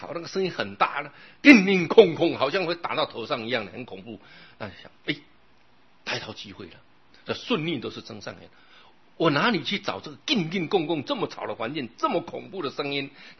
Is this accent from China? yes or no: yes; China; 我们中国人把吃当成享受